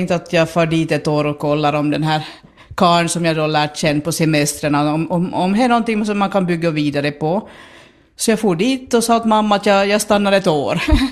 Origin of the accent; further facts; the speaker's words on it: Purmo, Ostrobothnia, Finland; born there; Jag är född i Purma, ja. Och gått i Pedersö gymnasium och sen i Borgå social handledare.